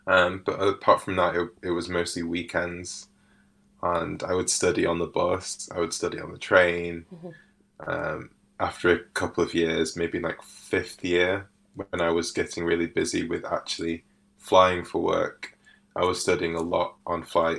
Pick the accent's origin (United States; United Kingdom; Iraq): United Kingdom; Manchester, North West England; but I'd never really experienced it growing up in Manchester from birth. So I'd always been around black communities, specifically Nigerian communities.